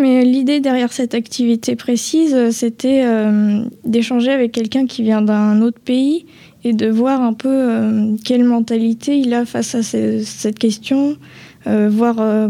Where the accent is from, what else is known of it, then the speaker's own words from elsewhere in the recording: France; accent: French; Je sais que nous, les Français, on a peur de faire des fautes, de notre accent français, peur de ne pas se faire comprendre.